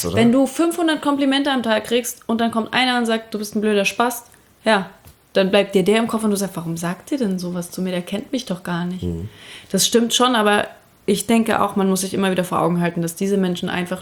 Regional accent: Dresden, Saxony, Germany; ich bin aus Dresden-Striesen.

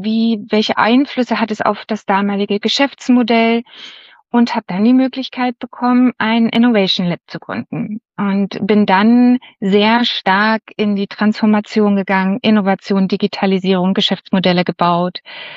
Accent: Berlin, Germany; auch als Berlinerin für die Charité zu arbeiten

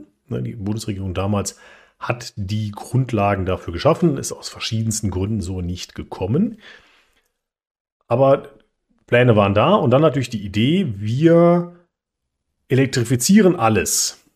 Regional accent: North Rhine-Westphalia, Germany; Ich komme ja aus dem Ruhrgebiet, ich bin auf Kohle geboren.

